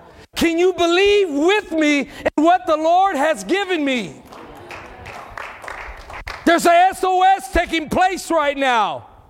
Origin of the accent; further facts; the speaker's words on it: Texas, United States; I'm Texan. I'm brown.